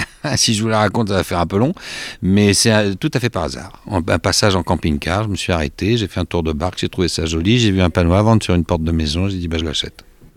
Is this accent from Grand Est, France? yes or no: no; Île-de-France, France; Je viens des Yvelines. J'ai œuvré pas mal de temps à Versailles, là où il y a le château. Et en parallèle aussi à Fontenay-le-Fleury, qui est une petite ville à côté, où j'ai fini par habiter quelques temps.